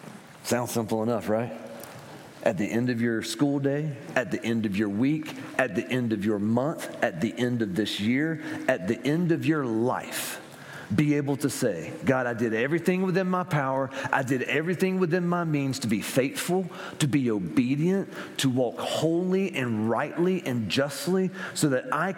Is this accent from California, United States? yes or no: no; Columbus, Georgia, United States; I'm from Columbus, Georgia.